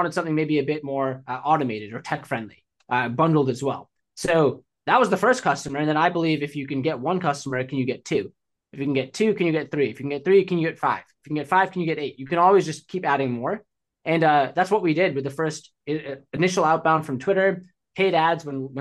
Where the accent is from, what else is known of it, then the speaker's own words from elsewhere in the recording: Boston, Massachusetts, United States; I grew up in Boston and it snows a lot there in the winter.